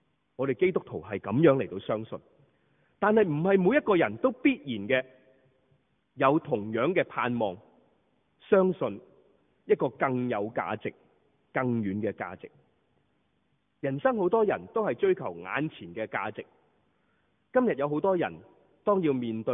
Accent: Hong Kong; 我哋其實香港人好捱得。

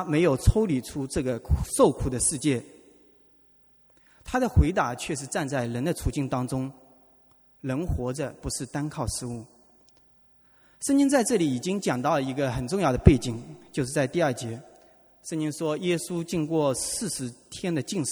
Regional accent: Hangzhou, Zhejiang, China; 我的家乡呢，是在浙江杭州的一个山村里面。

